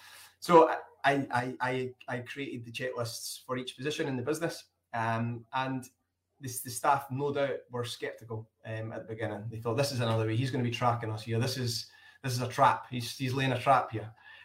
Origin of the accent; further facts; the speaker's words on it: Scotland, United Kingdom; accent: Scottish; I'm from the original Roslyn Inn. And as you'll hear by my accent, it's from Scotland. So we are just south of Edinburgh, the capital of Scotland, in a village called Roslyn.